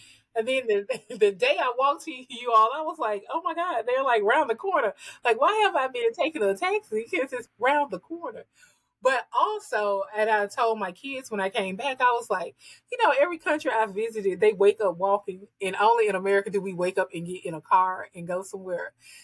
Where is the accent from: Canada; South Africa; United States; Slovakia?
United States; the South; And you know, we're from the South, so we're used to hot heat and humidity.